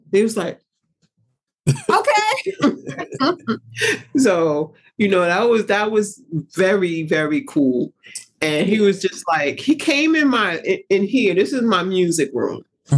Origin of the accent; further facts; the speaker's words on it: Bronx, New York, United States; also born or lived in Queens; I was born in the Bronx. I'm from the Bronx. Mm-hmm. But we moved to Queens.